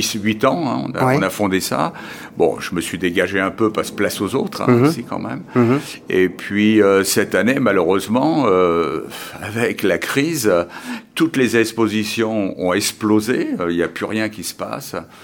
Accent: Paris, Île-de-France, France; also born or lived in Bordeaux / Escource; Je suis né à Bordeaux, j'ai jamais vécu à Bordeaux. J'ai mes 4 premières années dans les Landes, à Escourse. Et ensuite, mon père qui était ébéniste est monté à Paris pour travailler sur quelque chose de plus intéressant que le pelage des pins. Et j'ai vécu donc toute ma jeunesse à Paris, jusqu'à 22 ans

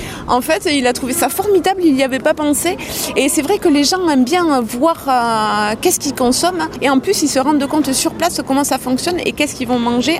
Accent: Mont-de-Marsan, Nouvelle-Aquitaine, France; Comme je dis, je suis montoise, j'aime bien sortir sur Mont-de-Marsan.

